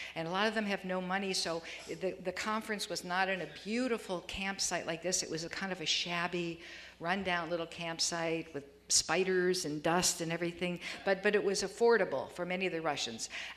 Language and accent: English; Detroit, Michigan, United States; We're from Detroit. We're Midwesterners, actually. For years, and we went to Ann Arbor, to University of Michigan, so we're very comfortable in this terrain with Midwesterners.